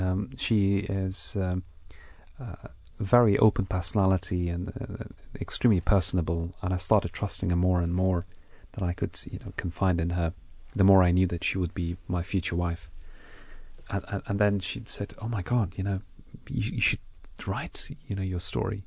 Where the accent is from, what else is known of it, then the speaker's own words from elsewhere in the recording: Afghanistan; But the fact that I came from Afghanistan, that you have to make split decisions.